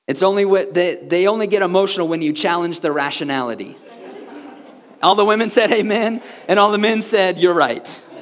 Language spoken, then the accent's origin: English; Missouri, United States; I grew up in Missouri. Missouri is nicknamed the Show Me State because everywhere you go, people say, show me, prove it to me.